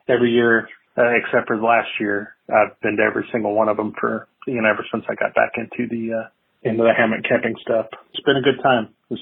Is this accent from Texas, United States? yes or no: yes; El Paso, Texas, United States; You know, like I come from El Paso, so... There, no trees.